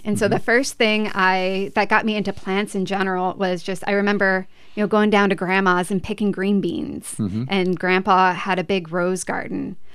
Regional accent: Appalachia, United States; I grew up in the Appalachians. My county is almost entirely national forest. The main employer of the region is a paper company.

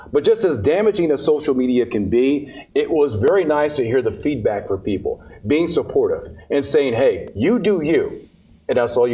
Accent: United States; What I am is an American.

